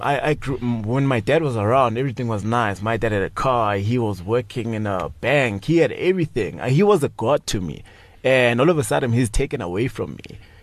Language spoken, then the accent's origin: English; Daveyton, Gauteng, South Africa; also born or lived in Lydenburg / Tsakane; And when I was five, my mom and dad moved to Daveyton, stayed in Daveyton. They separated, had to go to Tsakane.